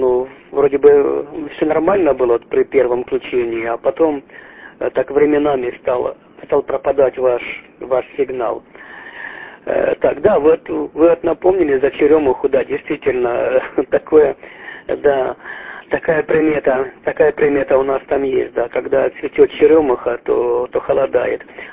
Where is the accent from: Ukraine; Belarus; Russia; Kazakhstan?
Ukraine; Derhachi, Kharkiv Oblast; я сам родом из Дергачей, там недалеко от вас находился, как бы проживал не очень далеко